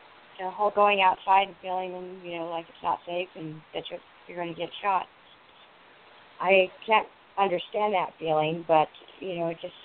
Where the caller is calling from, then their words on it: California, United States; Hi, I'm calling from California.